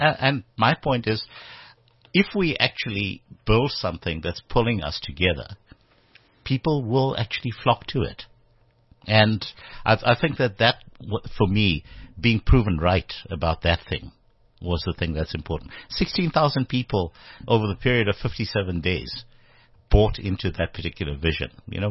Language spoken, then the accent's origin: English; South Africa; inherent goodwill that we have as South Africans.